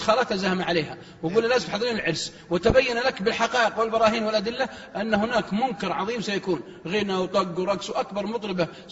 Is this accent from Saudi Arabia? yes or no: yes; Al-Qassim, Saudi Arabia; إن كانت عندنا في القصيم تقول لها يا بعد أهل القصيم